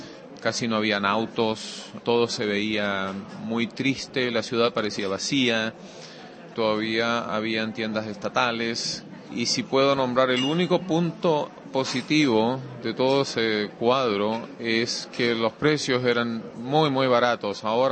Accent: Chile; moved away as an adult; also born or lived in Buenos Aires; now in Denmark; Cuando me fui de Chile, a raíz del golpe militar en Chile

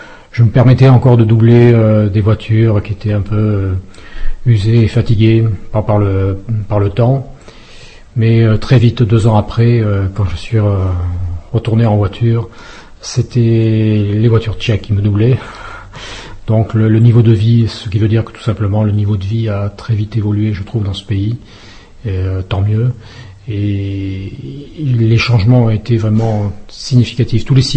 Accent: France; Moi, en tant que Français, j'aime bien discuter politique, économie.

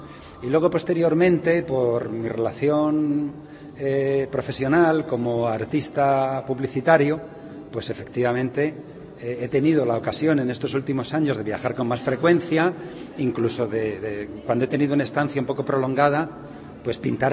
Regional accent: Spain; now in Czech Republic; Y hay otra cosa más que a mí como español me atrae de la República Checa.

